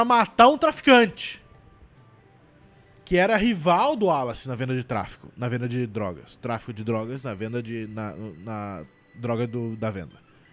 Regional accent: Paraná, Brazil; Eu sou do Paraná

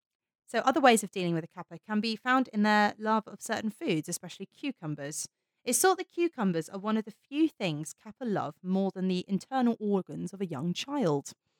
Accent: England, United Kingdom; We're weedy English people. We can't cope with this.

